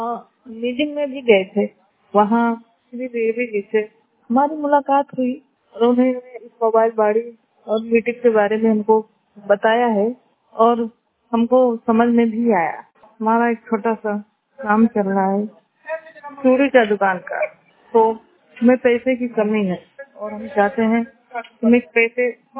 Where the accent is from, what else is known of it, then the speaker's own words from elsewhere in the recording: Araiya Satpurwa, Uttar Pradesh, India; और हम अरैया सतपुरवा से बिलोंग करते हैं, बलरामपुर मारा डिस्ट्रिक्ट है।